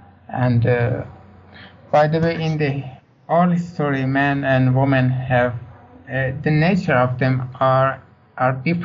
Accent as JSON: {"language": "English", "country": "Iran", "said": "I'm from Iran."}